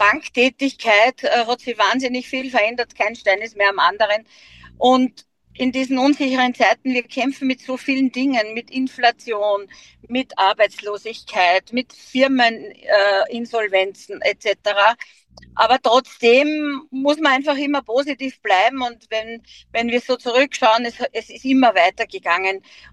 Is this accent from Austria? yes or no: yes; Lower Austria, Austria; Ich bin heute in Mostviertel, ich bin in meiner Heimat unterwegs, im Scheibs und im Buchenstuben bin ich jetzt gerade